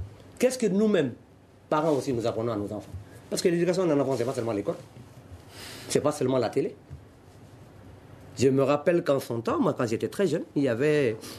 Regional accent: Tombouctou, Mali; Je suis originaire de la région de Tombouctou.

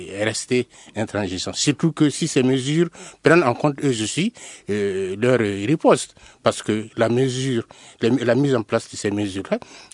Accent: Ségou, Mali; je suis du Massina

